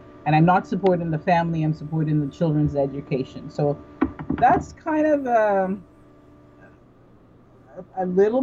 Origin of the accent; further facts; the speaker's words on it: Canada; So I get 180 free days as a Canadian